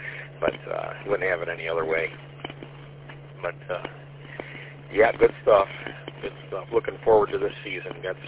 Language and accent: English; Ohio, United States; I got a lot of family in Ohio. I'm a Buckeye.